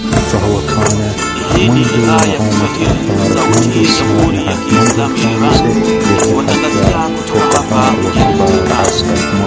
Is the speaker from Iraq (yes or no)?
yes; Iraq; وأنا من العراق لا ننساكم من الدعاء عندما أذهب إلى بغداد